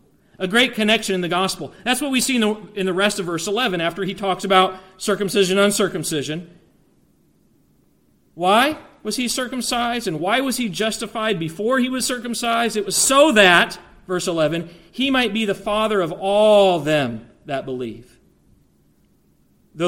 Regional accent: Colorado, United States; I was baptized at the church where I grew up in Colorado.

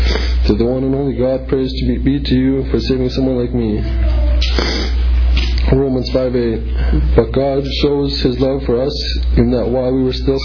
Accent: Taber, Alberta, Canada; born there; I was born in Taber, Alberta. I grew up in a Mennonite home.

